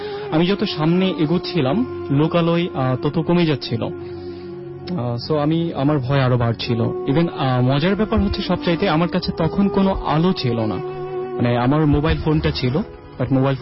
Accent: Dhamrai, Dhaka Division, Bangladesh; moved away as an adult; Actually আমি আমার জন্ম ঢাকা জেলার একটি নিভৃত পল্লীতে, ধামরাইতে। এটা ঢাকা জেলা শহর থেকে প্রায় 36 মাইল দূরে একটি গ্রাম।

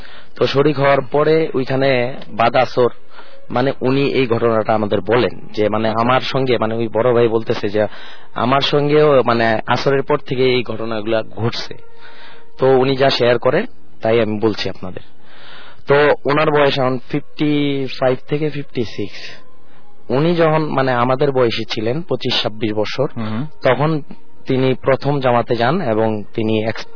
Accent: Narayanganj, Dhaka Division, Bangladesh; আমি নারায়ণগঞ্জ মাঝদার থেকে আসছি।

